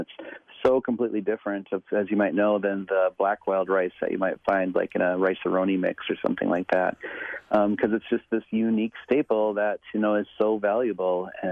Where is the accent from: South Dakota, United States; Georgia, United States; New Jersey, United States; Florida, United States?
South Dakota, United States; Pine Ridge; growing up on Pine Ridge, we did eat a lot of fry bread because it was really kind of introduced into the culture.